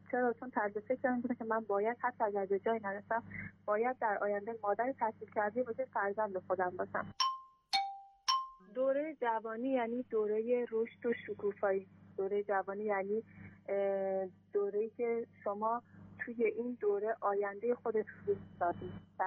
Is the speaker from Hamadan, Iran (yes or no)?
no; Semnan, Iran; از سمنان خدمتتون. متولد ایرانم و توی ایران به دنیا آمدم توی همون سمنان و اونجا بزرگ شدم و فعلا هم دانشجوی ترم آخر حقوق توی دانشجوی سمنان.